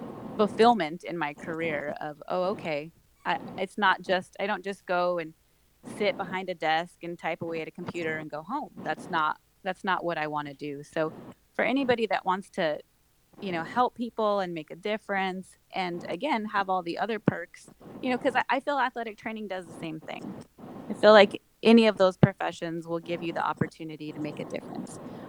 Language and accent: English; Albuquerque, New Mexico, United States; So I love New Mexico. I'm from Albuquerque, but I don't want to go live in a small, city in New Mexico.